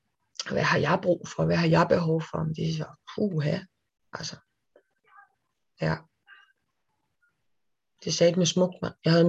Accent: Næstved, Zealand, Denmark; kom ind på sådan et herberg her i Næstved, hvor jeg kommer fra

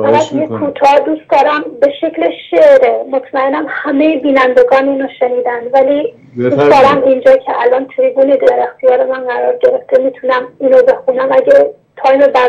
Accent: Iran; moved away; ماهایی که خارج از ایرانیم و دسترسی نداریم به مسائل ایران

